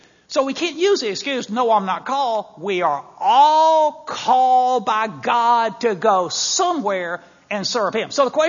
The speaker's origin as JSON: {"language": "English", "region": "Mississippi", "country": "United States", "lives_now": "Chicago, United States", "said": "I'm from Mississippi. If I had my way about it, I would be in Mississippi. Would like to retire down there."}